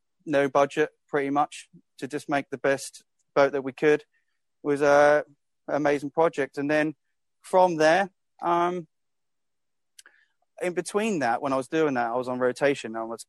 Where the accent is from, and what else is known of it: United Kingdom